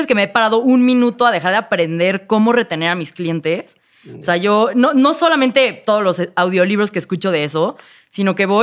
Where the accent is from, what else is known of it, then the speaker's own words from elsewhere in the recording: Mexico; Hey, I'm an entrepreneur from Mexico. No, uh-huh, soy emprendedora mexicana.